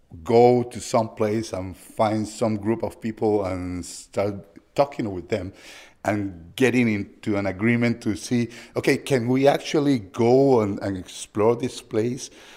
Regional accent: Lima, Peru; English is a second language; I'm from Lima, Peru. I'm an engineer. I'm an artist, but I'm also an educator.

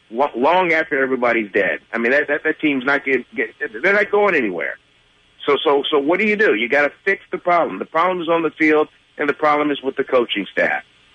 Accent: East Coast, United States; But you know what? I'm from the East Coast. I know what East Coast bias is.

